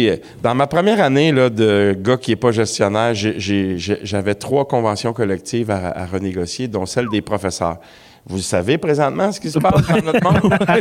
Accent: Montreal, Quebec, Canada; moi, là, je viens d'Hochelaga-Maisonneuve, quartier d'ouvriers de Montréal.

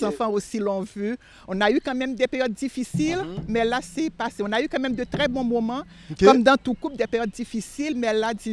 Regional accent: Cap-Haïtien, Nord, Haiti; born or raised there; also born or lived in Port-au-Prince, Haiti

